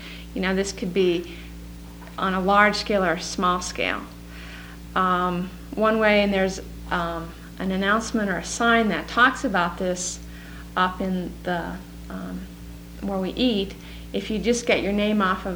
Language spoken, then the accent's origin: English; Virginia, United States; talked about making a deal with some places in Southern Virginia, and I'm from Virginia